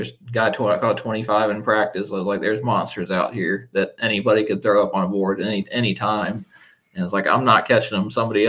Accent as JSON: {"language": "English", "region": "South Carolina", "country": "United States", "tie": "born or raised there", "said": "I grew up like on Lake Murray, well, near Lake Murray. Okay. That's probably the closest lake to where I grew up."}